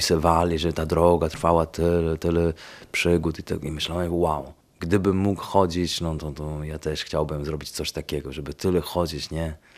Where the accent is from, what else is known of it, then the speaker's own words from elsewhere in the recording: Venice, Veneto, Italy; Polish is a second language; Skąd jesteś? Z Wenecji, z Włoch.